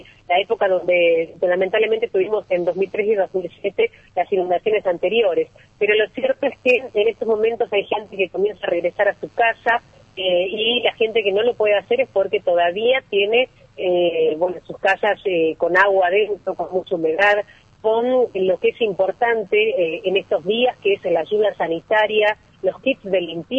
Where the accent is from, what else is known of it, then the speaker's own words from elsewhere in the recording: Salta, Argentina; now in Santa Fe, Argentina; yo soy salteña.